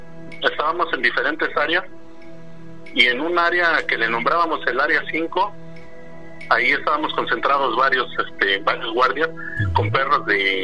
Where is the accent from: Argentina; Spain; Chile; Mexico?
Mexico; Tultepec, State of Mexico; now in Kansas City, United States; ahorita me encuentro en Kansas City, Missouri. Sí. Pero anteriormente yo, soy originario de Tultepec, México.